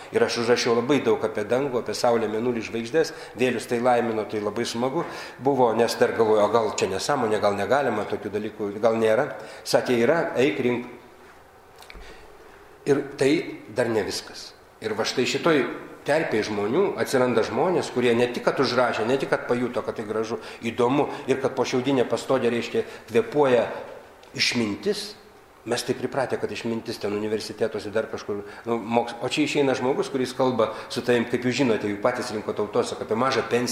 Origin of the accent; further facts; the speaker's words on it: Švenčionys, Vilnius County, Lithuania; aš iš Švenčionių kilęs, tai mano tėviškė